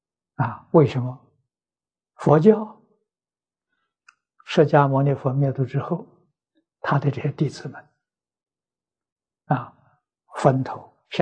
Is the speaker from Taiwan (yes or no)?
no; China; 那我们身为中国人，又有缘分接触到传统文化